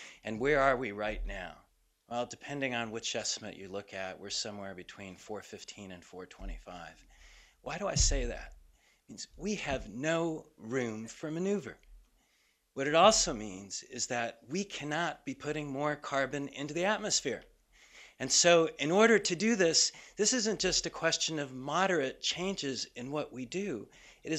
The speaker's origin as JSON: {"language": "English", "country": "United States", "said": "as an American on this panel"}